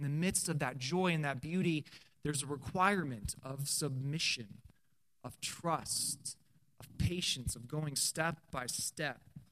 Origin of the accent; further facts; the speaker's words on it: Indiana, United States; I'm from Indiana. It's just humid all the time.